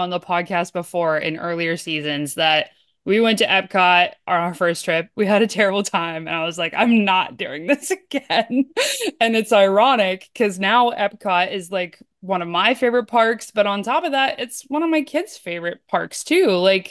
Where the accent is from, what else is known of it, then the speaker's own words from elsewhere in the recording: Pennsylvania, United States; I'm gonna correct you real quick and say it's free pop because I'm from Western Pennsylvania.